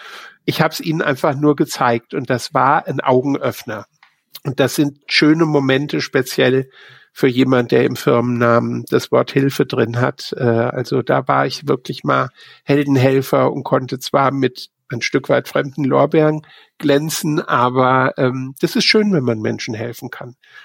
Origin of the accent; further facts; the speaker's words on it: Italy; first language Italian; German is a second language; aber ich bin Italienerin als Muttersprachlerin. Ich kann das im Deutschen nicht so gut.